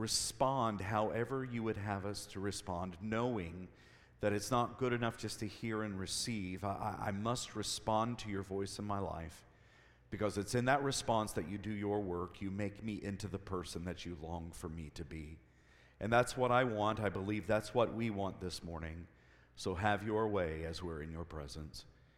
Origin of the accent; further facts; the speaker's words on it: Cincinnati, Ohio, United States; now I'm not a farmer. I'm a city boy. I grew up in Cincinnati, Ohio, even though a lot of Ohio believes that Cincinnati is in Kentucky.